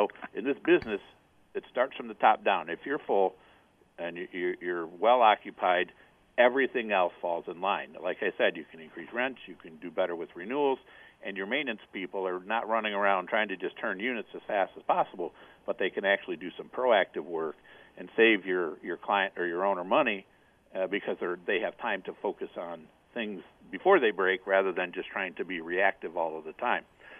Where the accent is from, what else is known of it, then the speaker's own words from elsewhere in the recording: Toledo, Ohio, United States; now in Cleveland, United States; I grew up in Toledo, came to Cleveland in the early 90s, was at that time a commercial lender